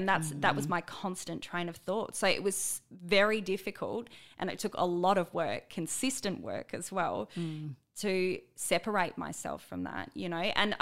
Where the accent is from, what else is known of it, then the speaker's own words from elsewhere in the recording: Australia; You think I would know that, given being this Australian designer, yeah.